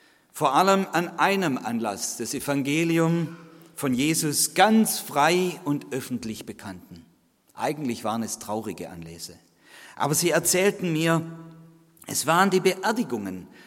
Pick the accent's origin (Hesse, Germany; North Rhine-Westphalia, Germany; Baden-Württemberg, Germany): Baden-Württemberg, Germany; Stuttgart; ich komme aus dem Großraum Stuttgart, auch aus einer sehr fruchtbaren Gegend, genannt die Filder, es kommt von Felder.